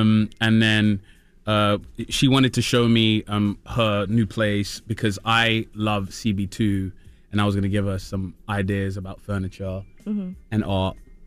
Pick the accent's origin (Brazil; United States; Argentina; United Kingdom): United Kingdom; you know, I'm British, so I'm saying a bunch of British stuff in an American accent.